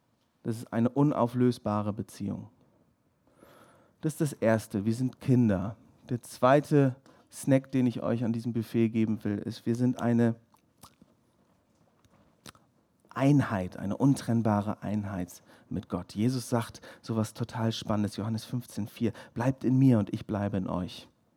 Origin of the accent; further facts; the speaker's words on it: England, United Kingdom; ich bin Engländer, ich habe eine besondere Verbindung zum Könighaus.